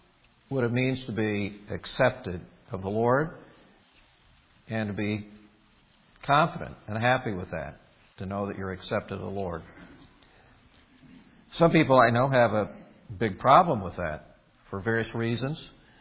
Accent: Indiana, United States; But I'm from Indiana. That explains a lot about that.

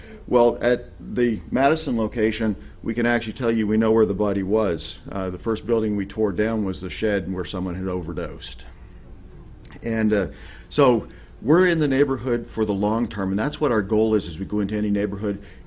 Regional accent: New Brunswick, Canada; now in Nashville, United States; Because you'll be curious because of my accent as I talk, I'm not from Nashville originally. I'm actually from New Brunswick, Canada.

